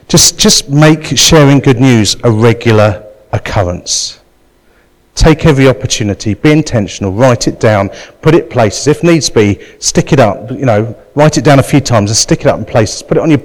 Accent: United Kingdom; But we're very British.

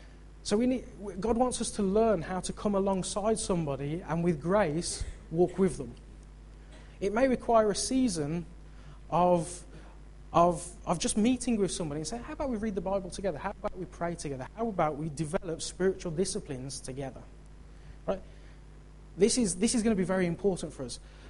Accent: United Kingdom; This is quite a big challenge for us because we're British and we don't like to get into this stuff.

